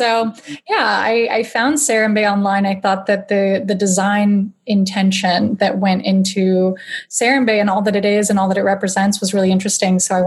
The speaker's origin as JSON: {"language": "English", "region": "Texas", "country": "United States", "tie": "born or raised there", "said": "Yeah, I was born and raised in Texas, and I had started my career in Manhattan, actually, and then recently made the move back."}